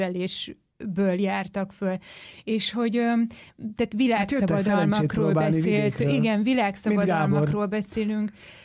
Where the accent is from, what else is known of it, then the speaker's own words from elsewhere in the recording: Budapest, Hungary; én ugye budai vagyok